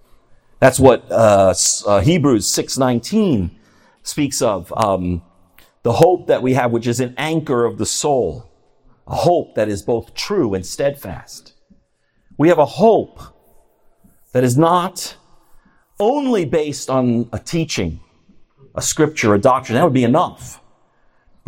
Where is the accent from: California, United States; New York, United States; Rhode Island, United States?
New York, United States; New York City; Sorry for you guys from the Bronx, but I grew up in Queens.